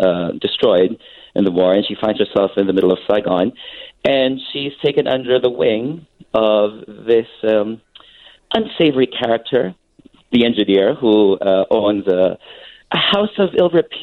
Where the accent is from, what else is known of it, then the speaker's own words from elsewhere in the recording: Manila, Metro Manila, Philippines; now in United States; Yeah, the Philippines. I come from the Philippines. I come from Manila, and we've got like a really, blooming theater industry.